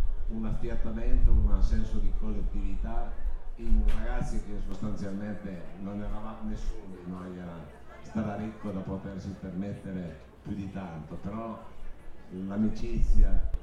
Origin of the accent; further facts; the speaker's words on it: Chiomonte, Piedmont, Italy; E penso al campo del mio paese, di Chiomonte